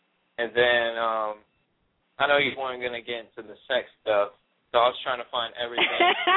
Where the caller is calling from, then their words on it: Austin, Texas, United States; I'm calling from Austin, Texas.